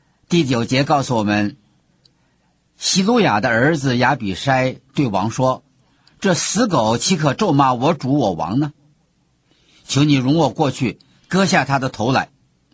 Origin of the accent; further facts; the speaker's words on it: China; 我们中国人不是有一句话说，欲加诸罪，何患无辞吗？